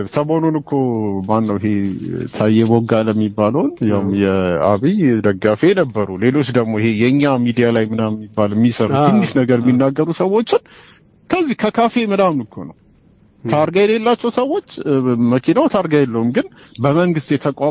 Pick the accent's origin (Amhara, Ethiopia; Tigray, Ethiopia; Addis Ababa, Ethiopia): Addis Ababa, Ethiopia; አዲስ አበባ ነው ተወልጄ ያደኩት